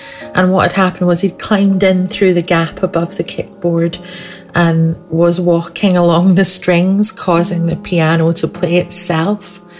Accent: Scotland, United Kingdom; Now, where I grew up in Scotland, we had quite a big living room with a comfy sofa

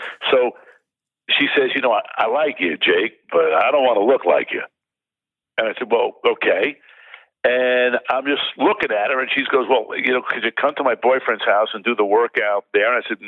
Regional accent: Brooklyn, New York, United States; I mean, I came from Brooklyn, New York, man. I was upstate New York.

